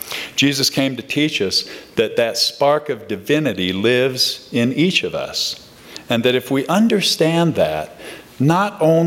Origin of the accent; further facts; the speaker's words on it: Chicago, Illinois, United States; born there; I was born in Chicago in the time of President Eisenhower.